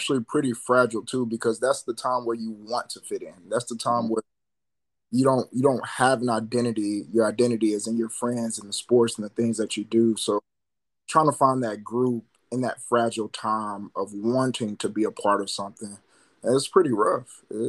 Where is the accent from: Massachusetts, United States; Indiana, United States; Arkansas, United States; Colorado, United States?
Arkansas, United States; Gravel Ridge; I'm from Gravel Ridge, Arkansas, small little town in a small state, a small rural state at that.